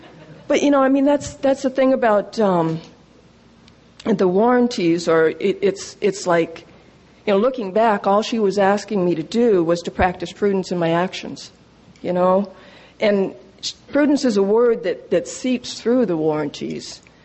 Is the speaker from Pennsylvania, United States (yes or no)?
no; West Virginia, United States; I am from West Virginia, but if in case I blow it, I'm going to go seek amnesty in Canada.